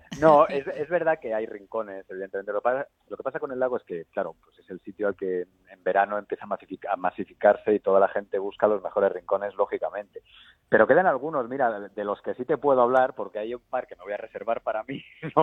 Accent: Getafe, Community of Madrid, Spain; Y tampoco nací en Getafe, porque yo nací en Madrid. Lo que pasa es que al año y medio me fui a vivir a Getafe, pero yo siento que he nacido en Getafe.

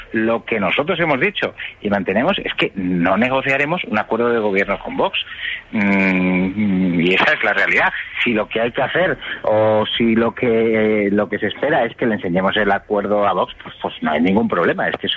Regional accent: Spain; yo lo que no voy a hacer es alcaldesa a una persona que dice que en mi país hay presos políticos, con lo cual está calificando a España como una dictadura.

